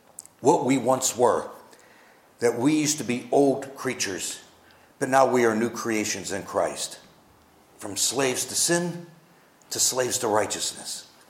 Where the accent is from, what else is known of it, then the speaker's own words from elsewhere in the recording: Pittsburgh, Pennsylvania, United States; moved away as an adult; now in Waynesboro, United States; I was born in November of 1953 in a little city called Pittsburgh, Pennsylvania. I moved here to Virginia in 1973 to a little place called Waynesboro, Virginia, to work for General Electric. But growing up in suburbia Pittsburgh